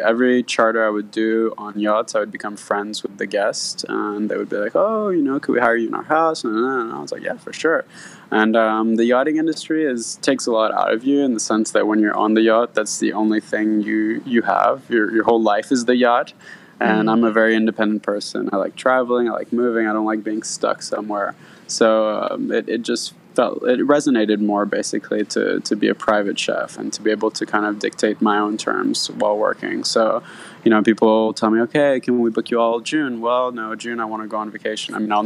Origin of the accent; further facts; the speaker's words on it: Sint Maarten; I grew up in the Caribbean on the island of St. Martin, and my father was a yacht captain throughout my youth.